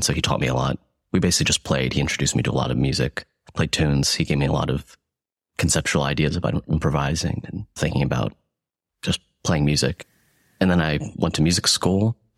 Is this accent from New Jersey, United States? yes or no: yes; Montgomery, New Jersey, United States; So I grew up in central New Jersey in a small township called Montgomery. It's right next to Princeton. Pretty rural, suburban, very quiet.